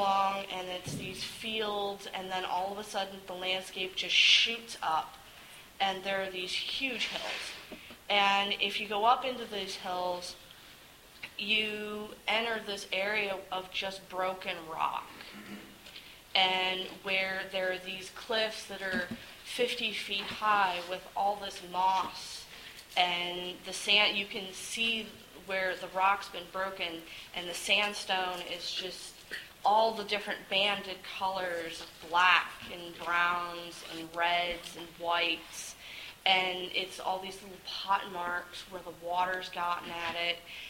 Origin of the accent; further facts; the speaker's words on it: Ohio, United States; And the other place is actually where I grew up. I grew up on the Cuyahoga River, and it is A lot of people think Ohio is flat. That part of Ohio is far from flat. If anybody tells you Northeast Ohio is flat, call them crazy.